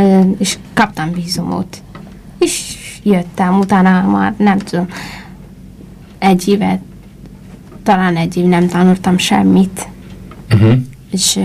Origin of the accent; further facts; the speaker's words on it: Addis Ababa, Ethiopia; Hungarian is a second language; now in Hungary; Én fővárosból vagyok.